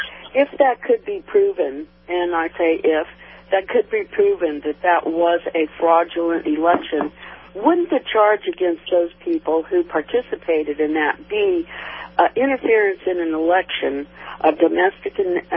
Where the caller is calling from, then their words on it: St. Petersburg, Florida, United States; from St. Pete.